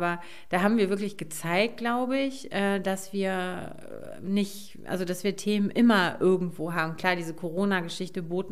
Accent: Wermelskirchen, North Rhine-Westphalia, Germany; also born or lived in Remscheid; Also Wermelskirchen war natürlich so mein Heimatort, aber ich war ja auch jetzt jahrelang in Remscheid.

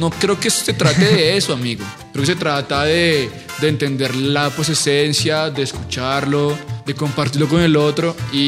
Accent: Bogotá, Colombia; Lo dices porque somos rolos.

